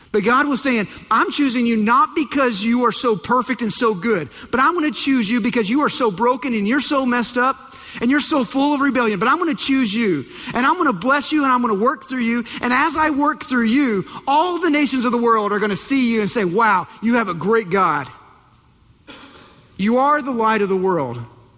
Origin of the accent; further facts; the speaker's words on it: Texas, United States; Now, I grew up in the Texas Panhandle, and every time I heard this verse, I completely understood.